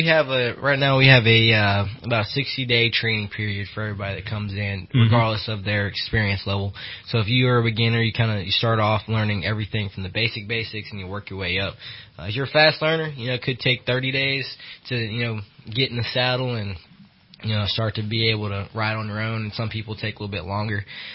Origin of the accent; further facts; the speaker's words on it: Virginia, United States; I'm originally from Virginia.